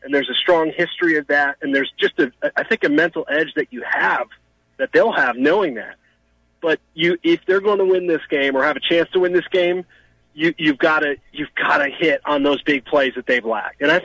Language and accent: English; New Jersey, United States; You guys know I'm from Jersey originally, mm-hmm.